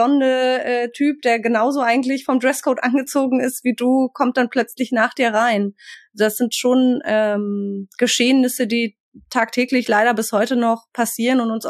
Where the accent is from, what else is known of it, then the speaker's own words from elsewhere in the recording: Hanover, Lower Saxony, Germany; Also ich bin in Hannover aufgewachsen, in der Großstadt